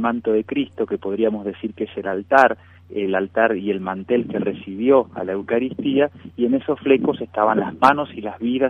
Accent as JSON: {"language": "Spanish", "country": "Argentina"}